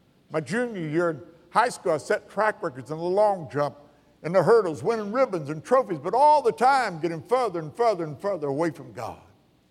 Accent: McLeansboro, Illinois, United States; walking down the street, my hometown, McLeansboro, Illinois.

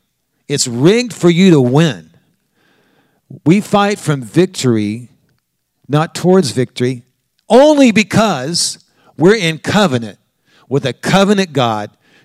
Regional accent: Oklahoma, United States; I'm from Oklahoma. I have a lot of Native American friends.

